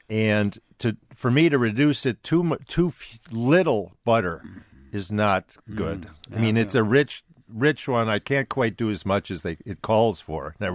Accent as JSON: {"language": "English", "region": "Wisconsin", "country": "United States", "tie": "born or raised there", "said": "So I grew up in Wisconsin mostly."}